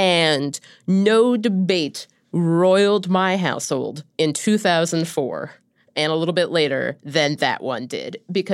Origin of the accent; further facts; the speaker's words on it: Cincinnati, Ohio, United States; Now, I think, growing up in Cincinnati, there was a whole issue in a neighborhood called Over the Rhine